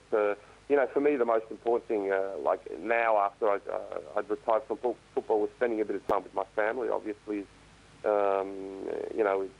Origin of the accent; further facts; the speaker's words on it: Canberra, Australian Capital Territory, Australia; I mean, obviously, me, myself, growing up in Canberra